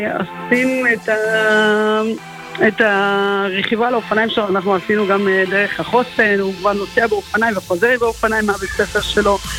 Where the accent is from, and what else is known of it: Sderot, Southern District, Israel